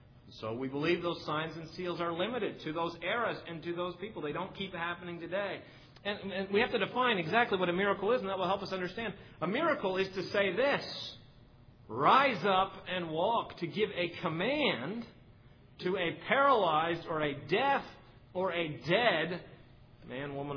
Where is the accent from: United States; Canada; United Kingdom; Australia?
Canada; some of you know I'm a Canadian